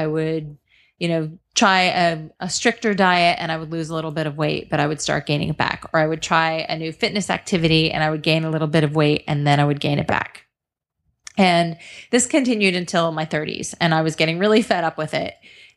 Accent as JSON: {"language": "English", "region": "Pennsylvania", "country": "United States", "tie": "born or raised there", "said": "I grew up in Pennsylvania, and my dad owned a restaurant, and my mom was a wonderful cook"}